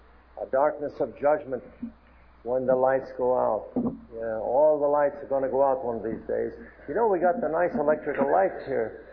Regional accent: New York, United States; My uncle had a shanty in the middle of the bay in Long Island. I came from New York. And we had a bay back there called Jamaica Bay.

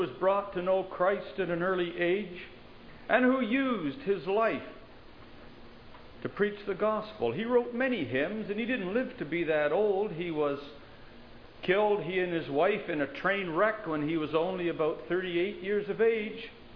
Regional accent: Canada; born there; I'm a Canadian by birth. Things are much the same up there.

